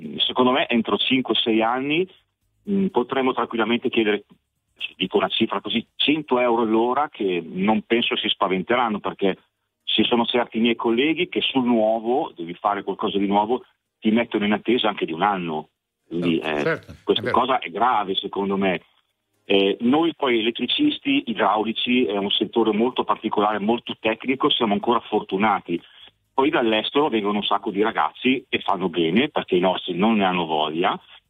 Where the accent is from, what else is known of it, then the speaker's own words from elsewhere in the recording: Lombardy, Italy; Della provincia di Cremona, un piccolo paesino